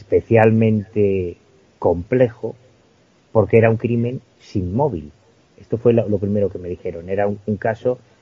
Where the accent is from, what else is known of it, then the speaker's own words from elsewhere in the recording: A Coruña, Galicia, Spain; yo soy de La Coruña, vivo en La Coruña